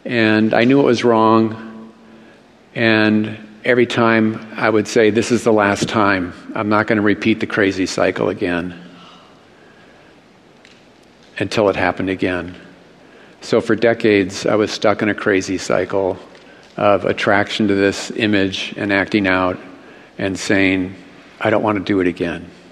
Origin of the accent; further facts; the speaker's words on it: Minnesota, United States; my favorite team is the Vikings because I grew up in Minnesota.